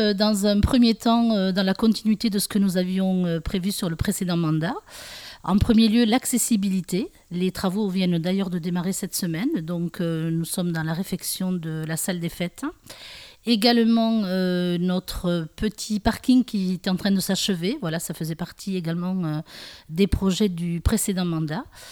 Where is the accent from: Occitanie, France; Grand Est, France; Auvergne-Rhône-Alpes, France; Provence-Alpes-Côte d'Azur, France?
Occitanie, France; Gaujac; je suis née sur l'Ombès, j'ai toujours vécu ici.